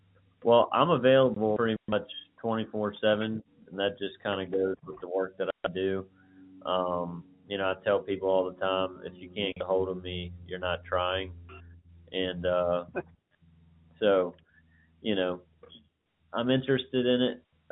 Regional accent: Mechanicsville, Virginia, United States; I grew up in Mechanicsville.

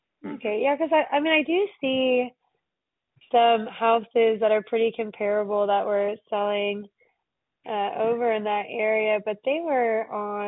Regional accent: Florida, United States; Oh man, I grew up in the Panhandle of Florida, actually.

